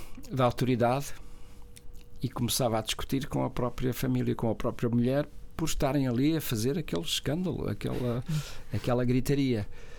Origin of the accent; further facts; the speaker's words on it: Nazaré, Centro, Portugal; tem a ver com o sítio onde eu nasci, tem a ver com o meu olhar sobre esse lugar e sobre os acontecimentos que se viviam nesse lugar. Era Nazaré, portanto, uma praia com muita história de luto e muita história de naufrágios. Uhum. E o meu crescimento foi feito aí